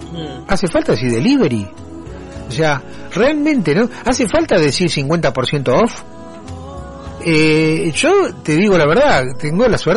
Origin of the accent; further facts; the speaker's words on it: Argentina; Pero primero soy argentino. Uh-huh. Y tengo un idioma, tengo una cultura.